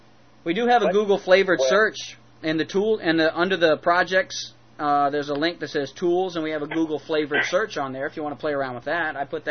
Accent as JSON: {"language": "English", "region": "the South", "country": "United States", "said": "I hope I'm pronouncing, I'm from the South, I hope that's coming across right."}